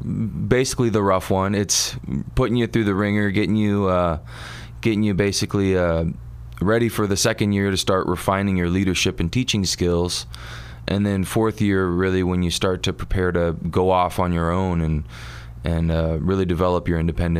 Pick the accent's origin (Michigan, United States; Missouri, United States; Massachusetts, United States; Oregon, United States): Oregon, United States; Springfield; I'm from the Springfield, Oregon area, up the McKenzie River. Raised with a family going to Thurston High School there. Went to school at the U